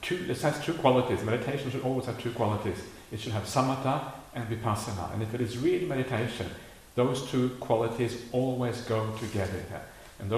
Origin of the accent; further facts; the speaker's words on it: Norway; I grew up in Norway. My parents aren't Buddhists.